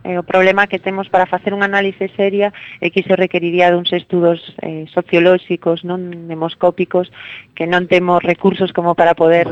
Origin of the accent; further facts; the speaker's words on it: Galicia, Spain; como galegos e galegas deberíamos irrumpir con forza no escenario estatal, con voz propia